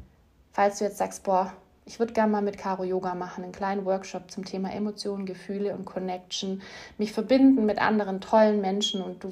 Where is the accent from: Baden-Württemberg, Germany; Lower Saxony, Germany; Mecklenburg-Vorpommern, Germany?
Baden-Württemberg, Germany; Ulm; auf sehr, sehr vielen Veranstaltungen hier in der Ulmer Umgebung bei uns